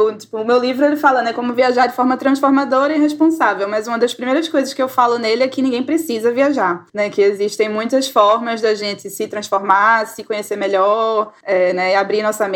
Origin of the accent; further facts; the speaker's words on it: Recife, Pernambuco, Brazil; now in Rio de Janeiro, Brazil; Ah, então, eu sou do Recife, né? Estou atualmente morando no Rio de Janeiro.